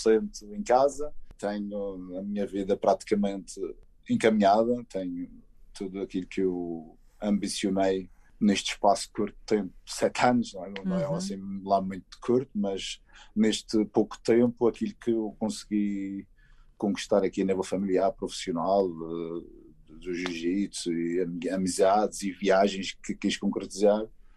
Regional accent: Madeira, Portugal; Eu que sou da Ilha da Madeira, onde praticamente não existe inverno.

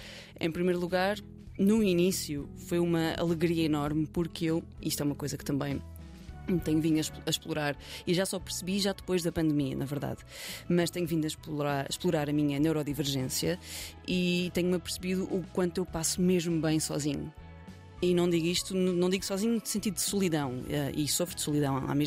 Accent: Lisbon, Portugal; cresci em Lisboa, portanto, não sei o que é sequer 3% da dificuldade que muitas pessoas passam neste país.

